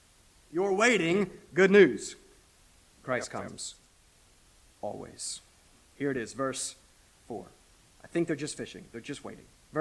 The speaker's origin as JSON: {"language": "English", "region": "the South", "country": "United States", "tie": "born or raised there", "said": "Growing up in the South, we pretended for a while that we liked fishing."}